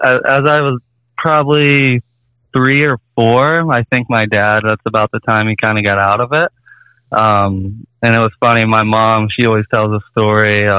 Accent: Ohio, United States; I grew up here in Ohio, like southeast Ohio, more southern.

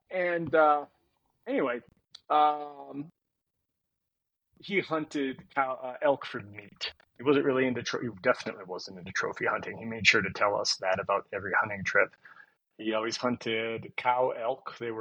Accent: Canada; now in United States; I was partially made out of elk, because that was about all the red meat I ate growing up in Canada.

